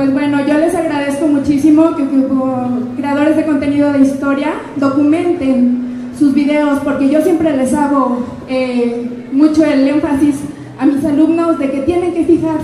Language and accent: Spanish; Guadalajara, Jalisco, Mexico; Hola, yo soy de Guadalajara. Nosotros venimos de Guadalajara.